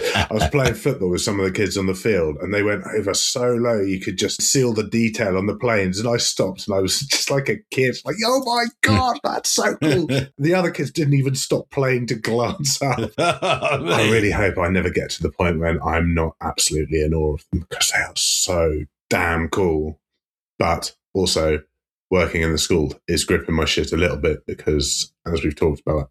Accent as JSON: {"language": "English", "country": "United Kingdom", "said": "we can never really get straight to the point on account of we're British."}